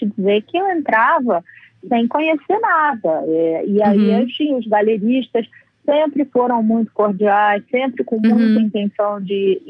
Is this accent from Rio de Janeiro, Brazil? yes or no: yes; Rio de Janeiro, Brazil; now in São Paulo, Brazil; nós somos cariocas, e desde que a gente se conhece, assim, a gente ia naqueles leiloizinhos pequenos que tinha lá no Rio